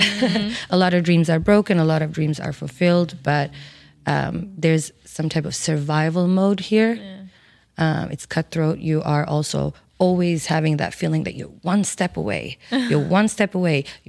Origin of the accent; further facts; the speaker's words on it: Stockholm, Stockholm County, Sweden; moved away as an adult; also born or lived in Turkey; I am from Turkey originally, but born and raised in Stockholm, Sweden. And after that heartbreak, I just wanted to leave.